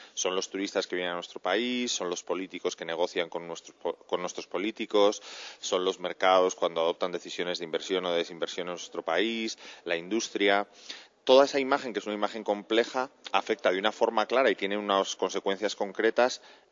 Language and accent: Spanish; Spain; somos los propios españoles los que peor valoramos a nuestro propio país